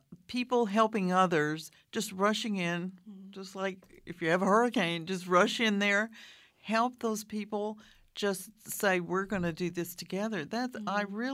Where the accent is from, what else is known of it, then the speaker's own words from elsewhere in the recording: Louisiana, United States; when I'm from Louisiana, when you cross over the line into Texas, it says El Paso is like 800 and something miles.